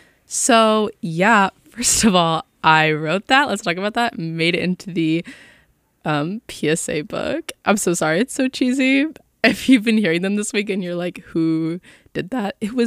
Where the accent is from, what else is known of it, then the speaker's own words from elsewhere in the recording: New Jersey, United States; he's like 18 years old and from my home state of New Jersey.